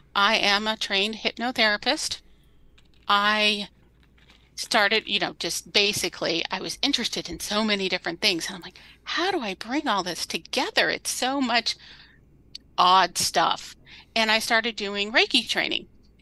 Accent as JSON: {"language": "English", "region": "California", "country": "United States", "tie": "born or raised there", "lives_now": "Massachusetts, United States", "said": "But I am not from here. I'm originally from California."}